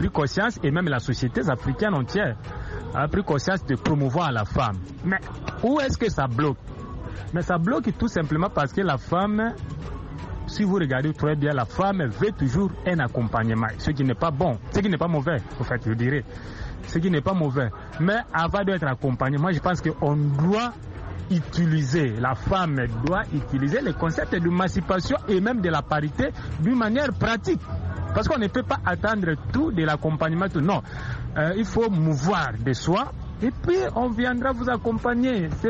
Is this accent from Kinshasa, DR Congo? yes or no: yes; Kinshasa, DR Congo; principalement chez nous en Afrique, voilà. Et même chez moi au Congo, ici à Kinshasa.